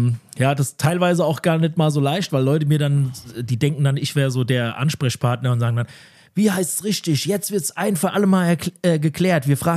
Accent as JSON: {"language": "German", "town": "Lützelbach", "region": "Hesse", "country": "Germany", "said": "Breuberg so, ist halt so 5 Kilometer von Lützelbach weg, wo ich herkomme."}